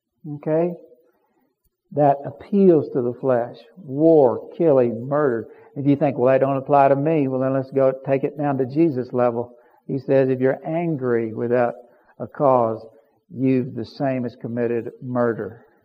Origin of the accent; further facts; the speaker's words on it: United States; Now, I'm an American, and I believe that we ought to, you know, do a lot of the things that we're doing